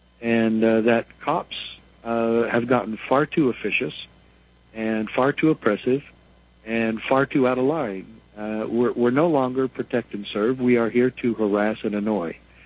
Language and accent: English; Arizona, United States; also born or lived in Utah; And then I moved from Utah back to my hometown in Arizona in 88.